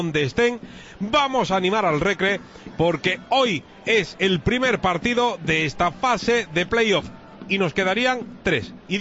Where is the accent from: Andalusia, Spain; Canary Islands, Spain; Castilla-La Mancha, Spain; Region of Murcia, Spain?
Andalusia, Spain; Huelva; porque somos de Huelva